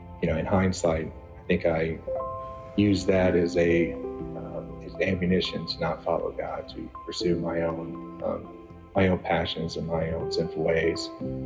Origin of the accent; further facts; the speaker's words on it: North Carolina, United States; now in Florida, United States; Kind of my story is I grew up in North Carolina, and my parents took me to church here and there